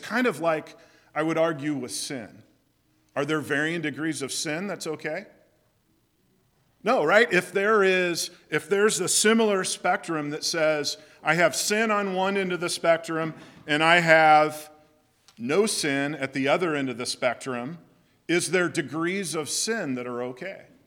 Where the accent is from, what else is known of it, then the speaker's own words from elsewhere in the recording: Raytown, Missouri, United States; I grew up in the Raytown School District.